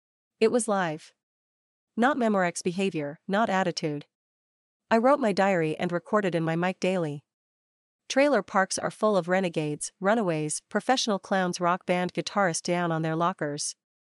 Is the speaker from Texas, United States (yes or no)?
yes; Yew Valley, Texas, United States; Willis Newton, who was from my hometown of Yew Valley, Texas